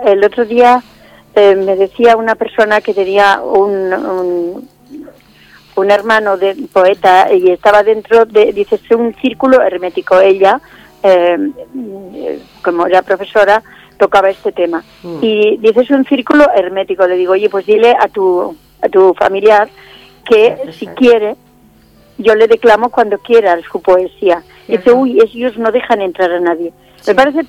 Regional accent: Navarre, Spain; now in Púbol, Spain; Yo soy navarra, soy del norte de España.

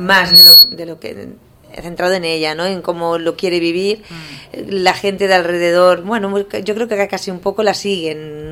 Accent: Badalona, Catalonia, Spain; aquí jo soc de Badalona, hi ha molta història com ciutat romana

